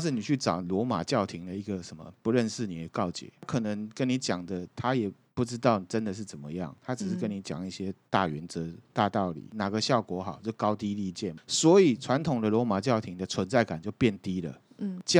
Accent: Taiwan; 就像我们台湾人会去问卜一样嘛。

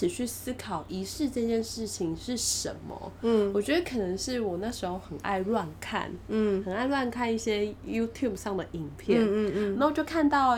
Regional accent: Taiwan

